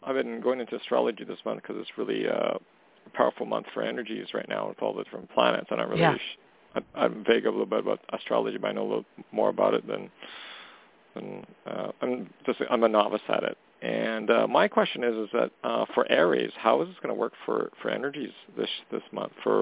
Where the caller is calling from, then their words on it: Western Canada, Canada; Western Canada.